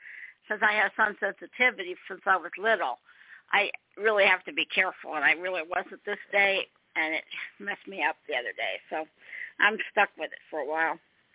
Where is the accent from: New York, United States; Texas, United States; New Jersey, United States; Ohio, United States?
Ohio, United States; Nashville; born there; So I've got all these different nationalities, but I was born right here in Nashville, Ohio.